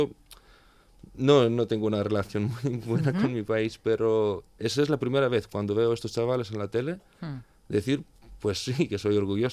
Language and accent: Spanish; Greece; Spanish is a second language; en el grupo yo soy el único griego